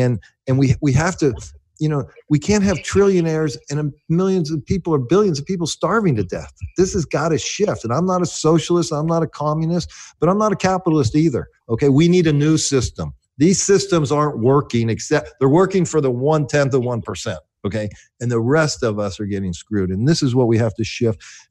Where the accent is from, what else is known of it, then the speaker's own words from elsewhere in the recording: United States; born there; I was born white in America in the 50s, okay?